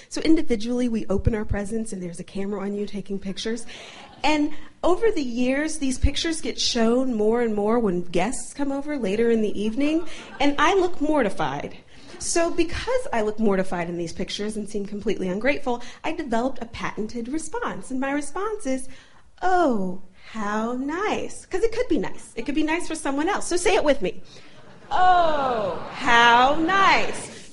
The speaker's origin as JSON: {"language": "English", "region": "Ohio", "country": "United States", "moved": "yes", "lives_now": "Baltimore, United States", "said": "I'm originally from Ohio. I moved to Baltimore, to the big city"}